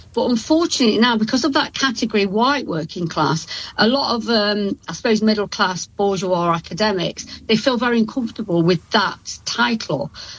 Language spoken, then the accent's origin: English; East Midlands, United Kingdom; I'm white. I'm working class. I come from Stockney in Ashfield in Nottinghamshire.